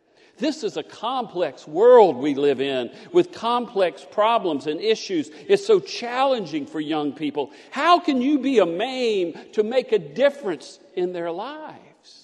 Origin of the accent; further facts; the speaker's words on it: the South, United States; They broke all of the stereotypes I had been taught growing up in the South in the 60s and 70s about gay people.